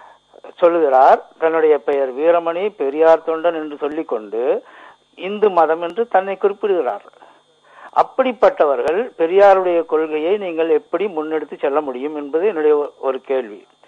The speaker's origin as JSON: {"language": "Tamil", "town": "Erode", "region": "Tamil Nadu", "country": "India", "lives_now": "Germany", "said": "நான் ஜெர்மனியிலிருந்து பேசுறேன். … நான் ஈரோட்டை சேர்ந்தவன்."}